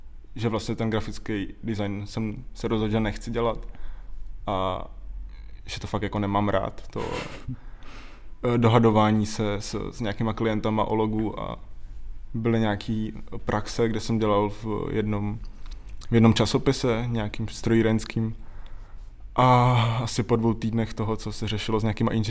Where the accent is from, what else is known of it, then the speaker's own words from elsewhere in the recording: Olšany, Olomouc Region, Czechia; born there; Já jsem se narodil v Olšanech.